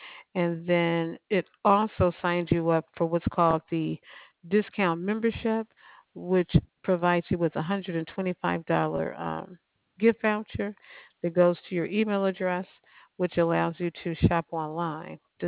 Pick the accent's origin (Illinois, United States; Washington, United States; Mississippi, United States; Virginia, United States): Illinois, United States; Chicago; I'm from Chicago.